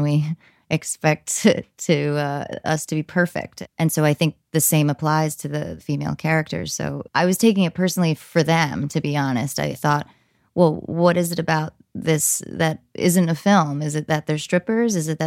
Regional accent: New Jersey, United States; I grew up with these girls. I grew up with these guys. I grew up in New Jersey.

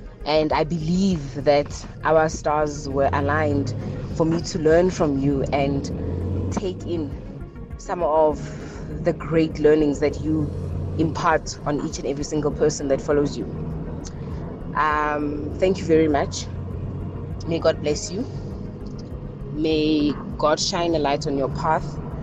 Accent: South Africa; I'm from South Africa.

